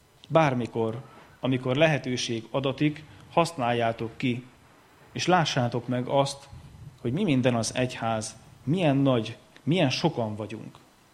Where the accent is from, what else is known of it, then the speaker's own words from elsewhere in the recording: Great Hungarian Plain, Hungary; Én, aki alföldi vagyok, rengeteg hely, ellátunk a Mátráig.